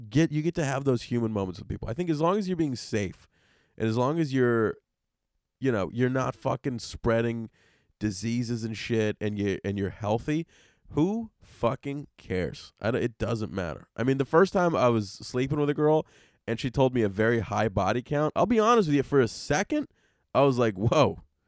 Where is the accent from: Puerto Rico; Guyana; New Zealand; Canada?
Puerto Rico; I was born and raised in Puerto Rico, currently live here